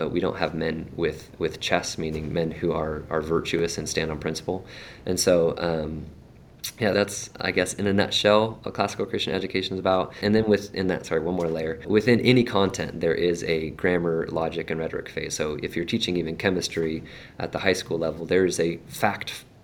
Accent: Idaho, United States; both where I grew up in Idaho, here locally, and then just regionally.

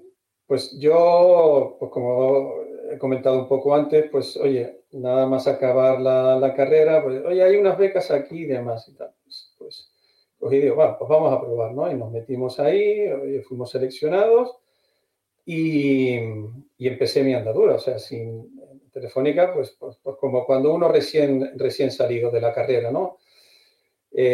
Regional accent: Canary Islands, Spain; moved away as an adult; now in Madrid, Spain; yo, como veis por mi acento, soy del norte, pero lógicamente soy del norte de la isla. Y bueno, pues de Tenerife, entonces pues yo era un muchacho de allí y con 19 años pues me vine a Madrid a seguir con la carrera.

